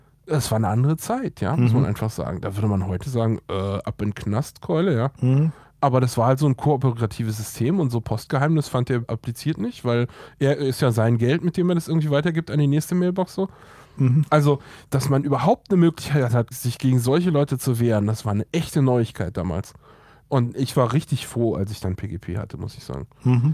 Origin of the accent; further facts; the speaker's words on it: France; Also ja, das war bei uns in Frankreich, war auch verboten.